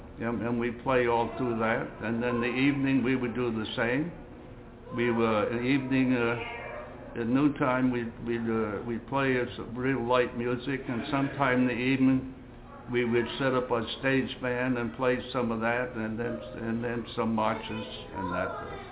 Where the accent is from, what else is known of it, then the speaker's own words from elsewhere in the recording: Pawtucket, Rhode Island, United States; I was born in Pawtucket, Rhode Island, and I was raised there until we went through high school.